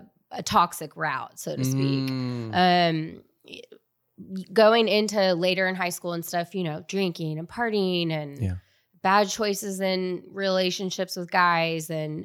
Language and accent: English; San Antonio, Texas, United States; So I grew up here in San Antonio. Our upbringing was rooted in faith, family, and friendships is what I'll say.